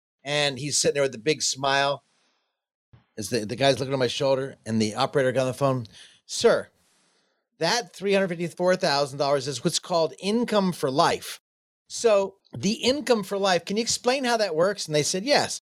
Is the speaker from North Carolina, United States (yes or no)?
no; Jacksonville, Florida, United States; I'm from Jacksonville, Florida. I've kind of got rid of my accent